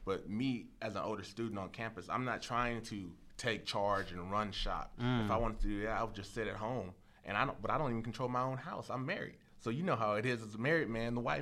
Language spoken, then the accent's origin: English; California, United States; I'm from California, born and raised.